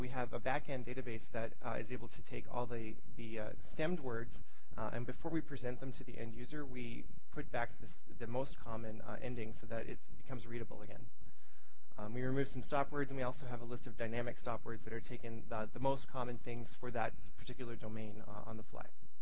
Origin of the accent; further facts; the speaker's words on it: Canada; I'm from Canada, and I don't really know very much about the U.S. court system either